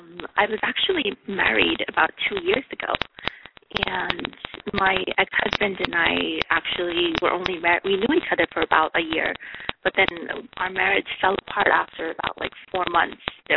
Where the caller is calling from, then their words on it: Queens, New York, United States; I'm calling from New York. I live in Queens, New York.